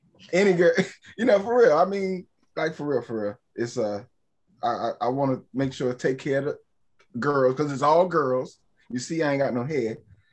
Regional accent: Freeman, Virginia, United States; also born or lived in Anchorage, Alaska; Yeah, born in Anchorage, Alaska, raised. For majority of my life in Freeman, Virginia, until we moved to Emporia, where, you know, I finished and I resided in Emporia.

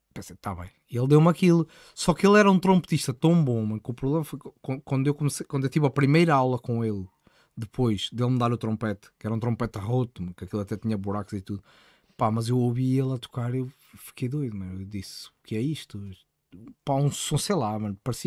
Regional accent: Barcouço, Aveiro, Portugal; Então, eu sou de uma aldeia, Barcoço, no concelho da mielhada, né? E pá, na minha aldeia não havia nada, não havia futebol, havia futebol séniores

